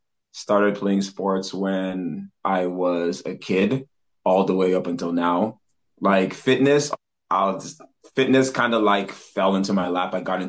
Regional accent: Hong Kong; born there; originally I was born in Hong Kong. So I moved back for a few years before COVID.

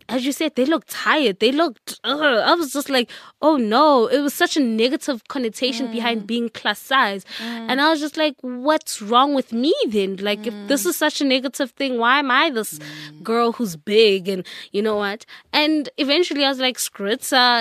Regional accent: South Africa; yes, I am South African and I'll be traveling Africa.

